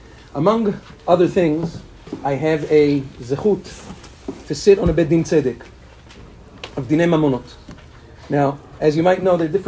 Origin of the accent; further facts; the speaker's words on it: Queens, New York, United States; I'm from Queens, New York.